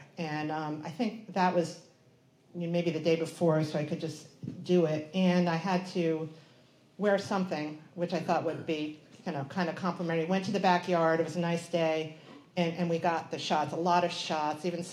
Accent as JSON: {"language": "English", "region": "New Jersey", "country": "United States", "accent": "New Jersey", "said": "I'm from New Jersey, and I have a strong New Jersey accent, and we decided we needed a professional."}